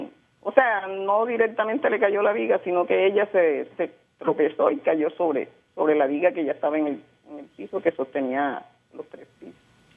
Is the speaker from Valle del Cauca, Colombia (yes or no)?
no; Sincelejo, Sucre, Colombia; now in Soledad, Colombia; Vivo en Los Almendros, Soledad, pero yo soy de Sabanas de Beltrán, Sucre, y me crié en Sincelejo.